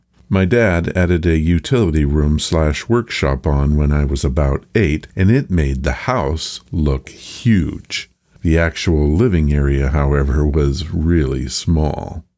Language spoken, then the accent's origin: English; Texas, United States; Growing up in Texas, a shady cool lake was a welcome reprieve.